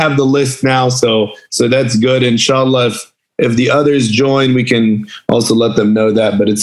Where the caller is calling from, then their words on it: Virginia, United States; No, I'm in Virginia. So I'm in Virginia, okay. Right near Washington, D.C.